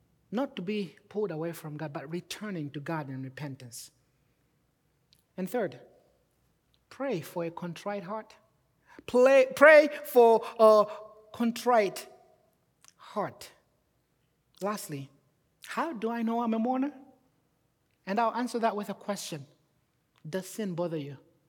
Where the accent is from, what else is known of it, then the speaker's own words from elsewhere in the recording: Malawi; I'm originally from Africa, for those who do not know, Malawi specifically.